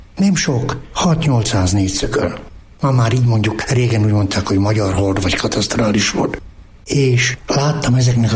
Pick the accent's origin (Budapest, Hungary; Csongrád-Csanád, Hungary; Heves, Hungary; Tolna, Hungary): Heves, Hungary; Abasár; also born or lived in Miskolc; De én abasárinak érzem magam. Ott nőttem föl. Ott voltak az első barátaim.